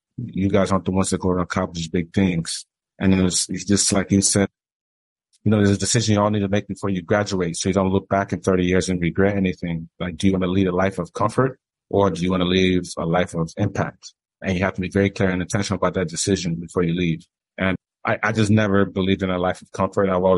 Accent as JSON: {"language": "English", "country": "United States", "tie": "born or raised there", "lives_now": "Nigeria", "said": "Moved to Nigeria, got my Nigerian business school baptism of learning what Nigeria really is. Growing up in the States, you know, every time that we want to drink any like fizzy drink or we want to go to McDonald's"}